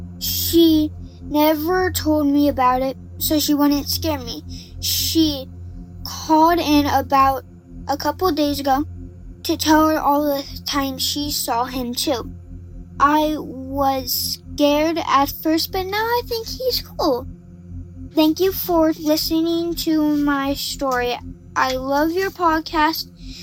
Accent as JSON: {"language": "English", "town": "Spokane", "region": "Washington", "country": "United States", "said": "I'm from Spokane, Washington."}